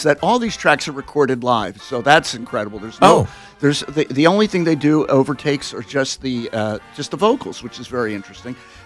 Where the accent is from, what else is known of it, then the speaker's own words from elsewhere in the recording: Philadelphia, Pennsylvania, United States; It was in my hometown of Philadelphia, and I was there.